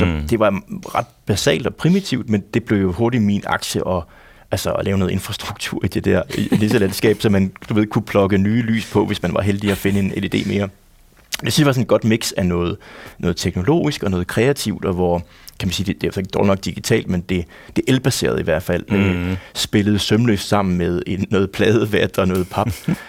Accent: North Denmark Region, Denmark; det var måske så tæt på dukkehus, man måtte lege som dreng i Nordjylland

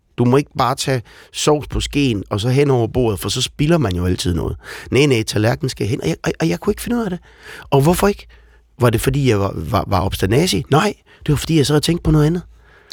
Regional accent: Viborg, Central Denmark Region, Denmark; kommer fra Viborg. Og så troede alle, jeg var fra New York.

